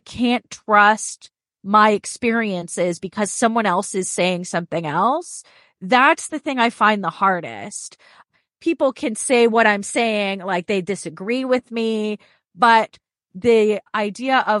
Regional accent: Toronto, Ontario, Canada; I'm from Toronto, Canada.

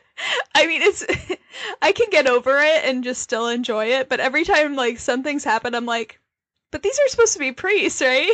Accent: New York, United States; I'm Italian Catholic from New York.

